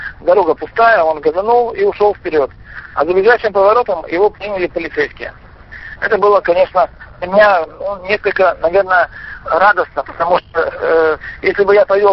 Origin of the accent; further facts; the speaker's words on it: Russia; «Да, говорю, я из России».